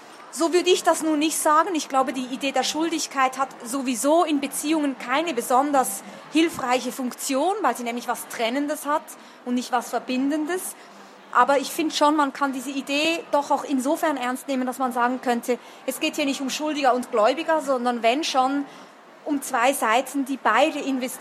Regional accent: Switzerland; Sage ich auch als Schweizerin hier.

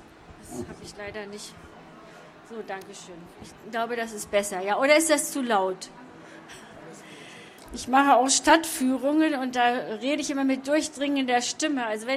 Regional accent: Harz, Germany; Der Harz ist meine Heimat.

